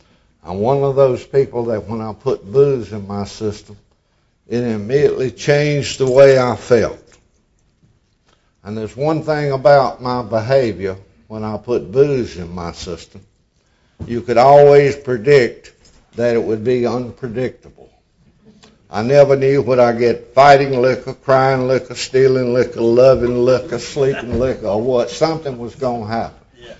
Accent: Roxboro, North Carolina, United States; We were very, very poor people growing up in Roxburgh, North Carolina.

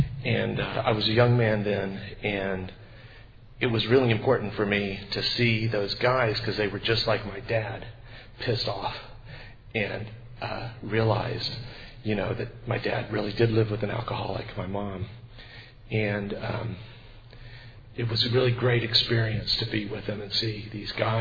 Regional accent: San Antonio, Texas, United States; from San Antonio, belong to Happy Destiny, Al-Anon Family Group

